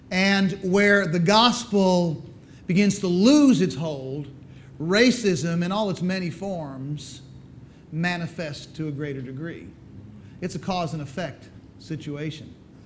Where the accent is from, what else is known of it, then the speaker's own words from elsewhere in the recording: United States; I think maybe more pronounced, me being white American, even more pronounced.